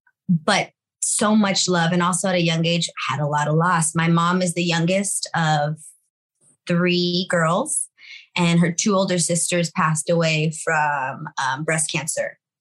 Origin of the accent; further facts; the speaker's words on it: Los Angeles, California, United States; That's my family. Like sixth generation here, born and raised in East LA.